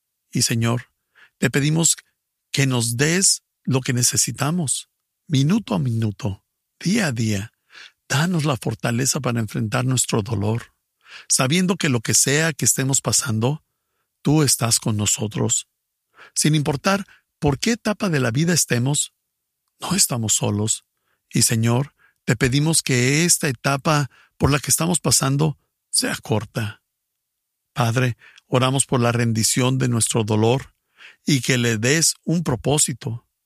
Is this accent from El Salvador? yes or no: no; Ecuador; soy del Ecuador.